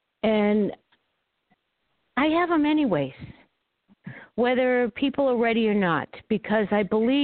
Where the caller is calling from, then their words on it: Arizona, United States; Well, good evening, Adam and Patsy. … in Arizona.